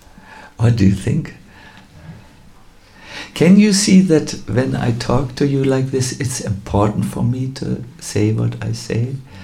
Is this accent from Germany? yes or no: yes; Northern Germany, Germany; I'm from North Germany. They don't pray. They're tough Vikings, you know.